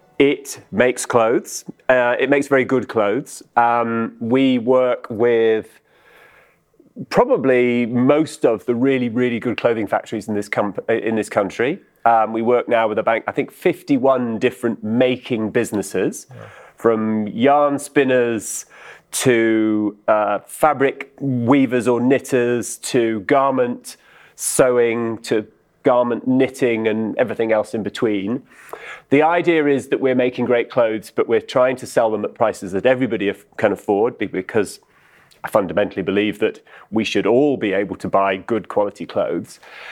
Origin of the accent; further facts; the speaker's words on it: Edinburgh, Scotland, United Kingdom; everything in the house that I grew up in Edinburgh was either bought secondhand